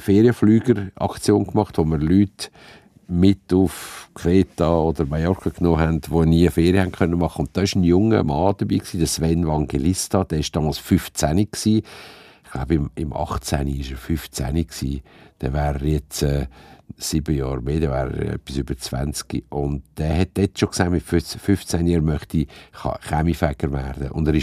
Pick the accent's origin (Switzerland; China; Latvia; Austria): Switzerland; Es ist ein Tabu bei uns in der Schweiz.